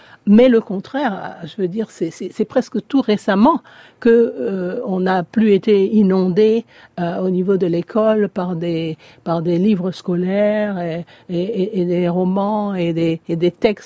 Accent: Côte d’Ivoire; moved away as an adult; now in Paris, France; Parce que, dans mon cas particulier, je suis née à Paris, mais à un an, je suis partie. Mon père a amené toute sa famille en Côte d'Ivoire, et ce n'est qu'au niveau de mes études supérieures que je suis venue à la Sorbonne à Paris. Donc, toute mon enfance, toutes mes années formatrices ont été en Côte d'Ivoire.

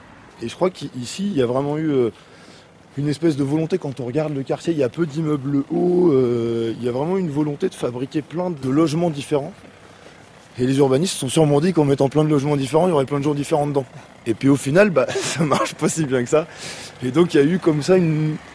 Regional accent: Poitiers, Nouvelle-Aquitaine, France; born there; moi je suis né dans cette ville, je suis né à Poitiers, dans un quartier Beaulieu juste à côté

